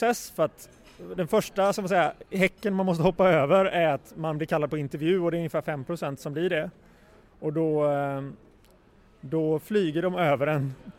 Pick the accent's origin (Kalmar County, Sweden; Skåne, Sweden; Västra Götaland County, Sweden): Västra Götaland County, Sweden; Gothenburg; jag är från Göteborg. Jag växte upp väldigt nära Säve flygplats